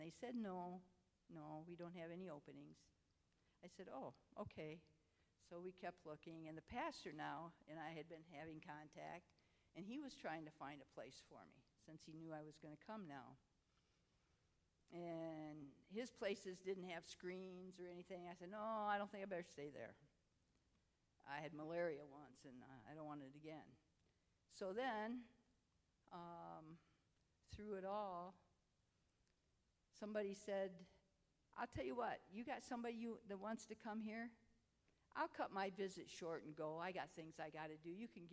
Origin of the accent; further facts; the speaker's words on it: United States; I mean, I'm American, so he's trying to hang out.